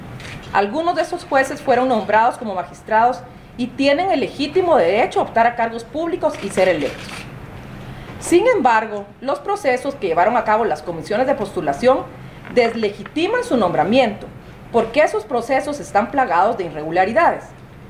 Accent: Guatemala; la delincuencia que tanto nos oprime como guatemaltecos.

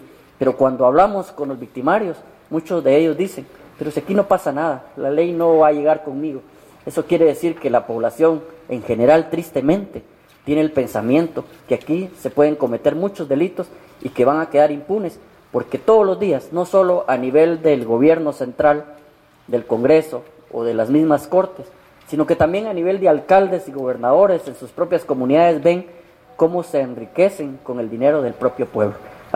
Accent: Guatemala; Esta es una oportunidad de que nos quitemos esos prejuicios como guatemaltecos y pensemos que somos una sola Guatemala.

